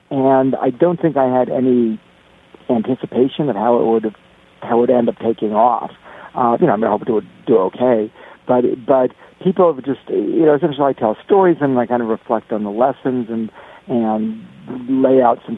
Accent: California, United States; And I was growing up in California, and so I said, we got to stop them, stop the communists.

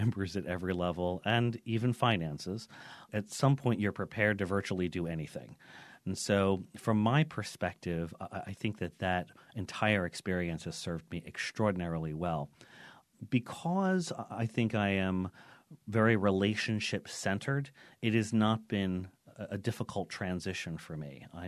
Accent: New York City, New York, United States; now in Lindenville, United States; I'm from New York City, Queens. So why move from Queens, New York to Lindenville, Vermont?

